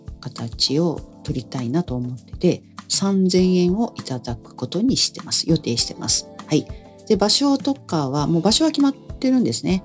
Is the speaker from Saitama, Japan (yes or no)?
yes; Koshigaya, Saitama, Japan; 越谷市、私の地元なんですけども、埼玉県のね越谷市で